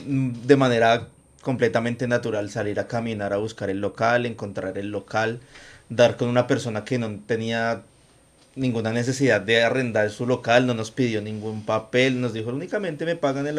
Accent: Bogotá, Colombia; now in Ibagué, Colombia; Sí, es cierto, nosotros somos de Bogotá.

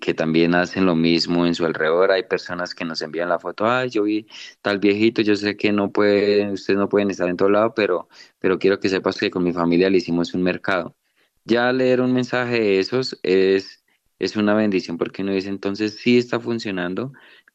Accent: Colombia

